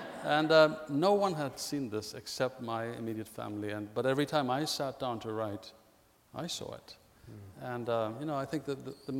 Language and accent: English; Ethiopia; I was born in Ethiopia, and I lived through the very same political, social events